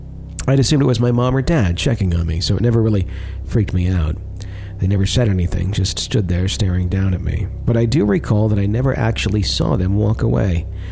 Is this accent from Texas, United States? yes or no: yes; Dallas, Texas, United States; somewhere in the Denley Drive where I was born before arriving in Alaska Avenue, or on Alaska Avenue, all the way in Dallas, Texas.